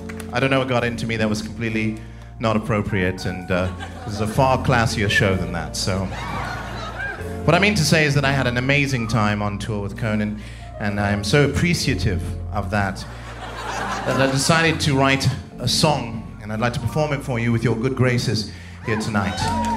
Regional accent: New York City, New York, United States; I come from New York. I don't know if you guys any from New York or whatever.

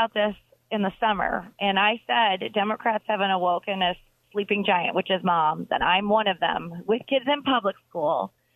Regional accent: Michigan, United States; I'm from Michigan, where our kids were kept out of the classroom.

